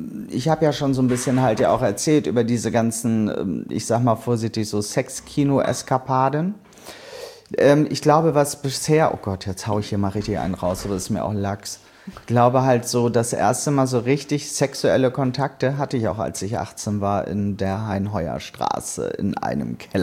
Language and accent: German; Hamburg, Germany; ich bin ja auch ein Hamburger Dern